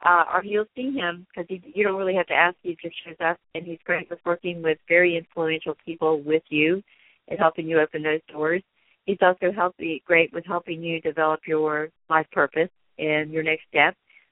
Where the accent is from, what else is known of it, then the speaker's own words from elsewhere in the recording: the South, United States; because I used to only date Southern guys because I'm from the South